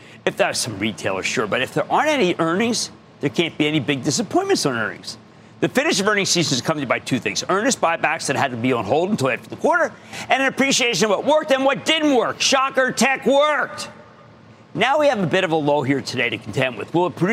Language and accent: English; New Jersey, United States; How about Linda, my home state of New Jersey?